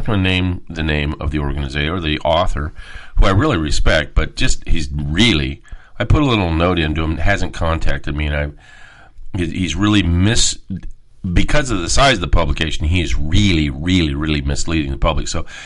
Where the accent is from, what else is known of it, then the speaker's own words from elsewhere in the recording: San Diego, California, United States; I grew up around El Toro Marine Base and the LTA in Camp Pendleton, San Diego, as a kid growing up.